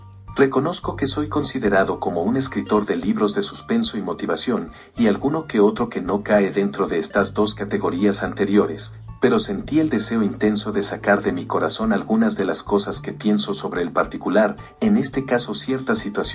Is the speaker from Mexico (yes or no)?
no; Puerto Rico; tradiciones y costumbres que nos dieron nuestra identidad como puertorriqueños